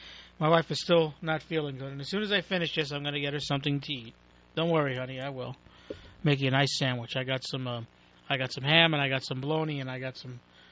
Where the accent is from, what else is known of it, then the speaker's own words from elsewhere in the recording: Brooklyn, New York, United States; I used to like the Mets. I grew up in Brooklyn.